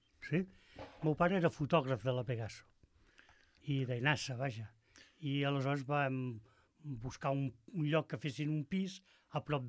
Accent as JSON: {"language": "Catalan", "town": "Ripollet", "region": "Catalonia", "country": "Spain", "tie": "born there", "said": "No, vaig néixer a Ripollet, o sigui, soc ripollarenc."}